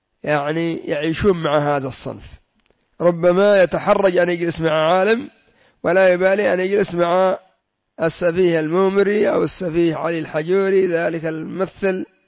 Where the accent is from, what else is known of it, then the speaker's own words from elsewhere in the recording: Yemen; لا سيما عندنا في اليمن كثر أصحاب الضلال